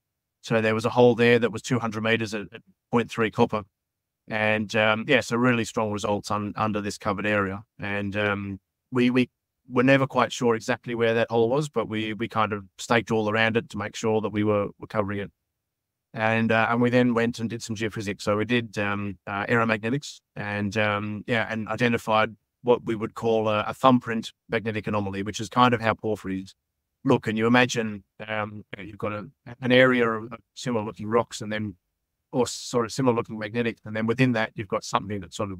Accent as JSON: {"language": "English", "country": "Australia", "said": "obviously I'm Australian and we come from strong exploration background in Australia."}